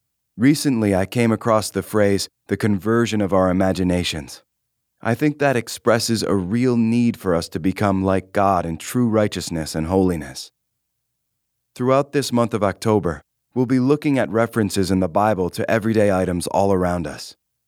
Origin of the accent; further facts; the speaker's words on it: Canada; Whenever I, as a Canadian, drive my car into the United States